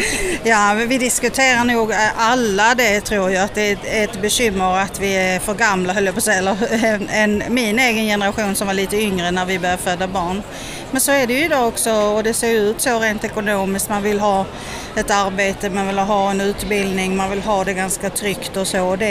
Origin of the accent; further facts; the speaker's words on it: Skåne, Sweden; now in Ydre, Sweden; Jag är ju själv från Skåne som du hör.